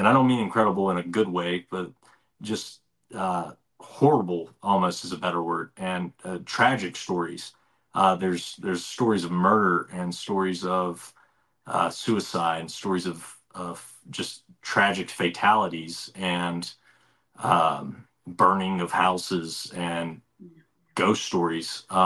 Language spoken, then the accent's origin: English; Virginia, United States; the Shenandoah Valley, which is northwestern Virginia, it's not Nova. I don't want anybody to think I'm from Nova, because I could never claim that.